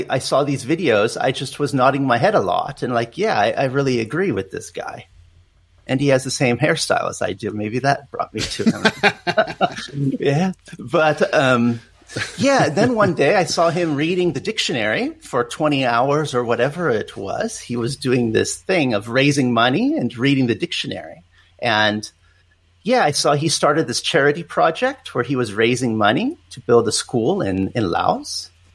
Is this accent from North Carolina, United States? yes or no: no; California, United States; moved away as an adult; now in Europe; I was born in California. I'm from Southern California. That's where I grew up.